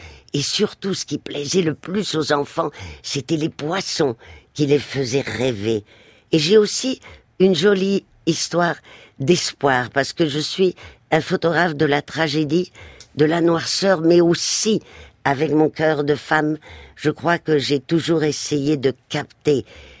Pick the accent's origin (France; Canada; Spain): Spain; Madrid, Community of Madrid; quand j'ai été élevée à Madrid après le divorce de mes parents, je n'avais jamais vu un appareil photo